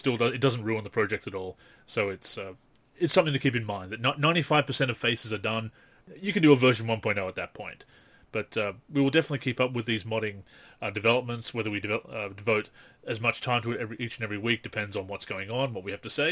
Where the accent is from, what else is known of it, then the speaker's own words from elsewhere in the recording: Australia; So you say Wicked, I say Ripper, because I'm an Aussie.